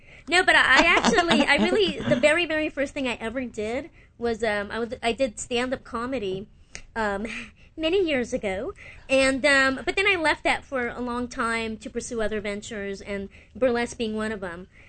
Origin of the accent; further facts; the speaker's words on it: Los Angeles, California, United States; also born or lived in Mexico; I was born in Mexico, but grew up in Los Angeles.